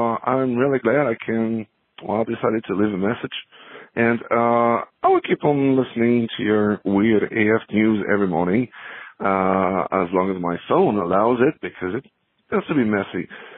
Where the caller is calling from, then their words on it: Paris, Île-de-France, France; I'm calling you from Paris in France.